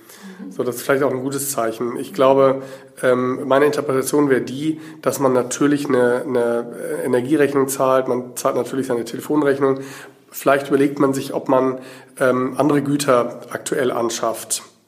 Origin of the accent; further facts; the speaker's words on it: Berlin, Germany; Ich habe gesagt, ich komme aus Berlin.